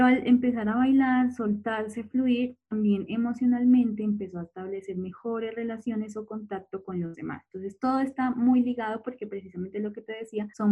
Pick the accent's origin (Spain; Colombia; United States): Colombia; eso implicó el cuestionamiento incluso como sociedad colombiana